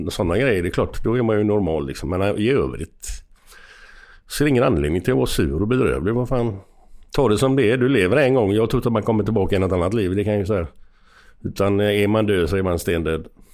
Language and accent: Swedish; Gothenburg, Västra Götaland County, Sweden; Och jag var alltid ensam från Göteborg då.